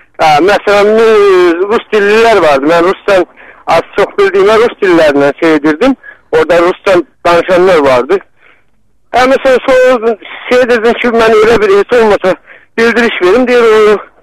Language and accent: Azerbaijani; Azerbaijan; Yox, xanım, biz özümüz, mən özüm Cəbrəliyəm. Yəni, o köşkünlərdən...